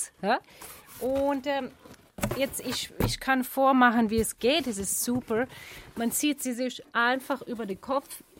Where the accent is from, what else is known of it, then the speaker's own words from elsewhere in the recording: Australia; Gut, ich bin aus Australien.